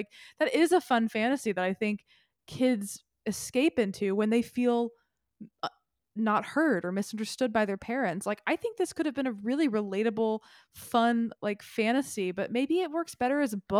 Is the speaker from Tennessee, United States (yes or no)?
yes; Tennessee, United States; I was exhilarated when she began singing because I am from Tennessee.